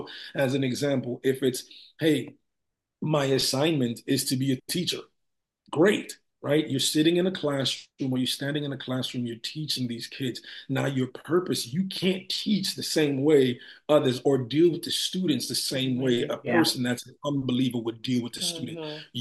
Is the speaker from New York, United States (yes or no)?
yes; New York City, New York, United States; Migrated to the United States. And so we grew up in the Bronx in New York. So I was there 23 years, 23, almost 24 years of my life.